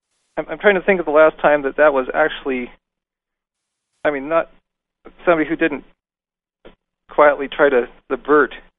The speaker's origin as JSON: {"language": "English", "country": "United States", "said": "being an American in that situation, I think, wow, it's so, you know, this country is just the pits compared to America"}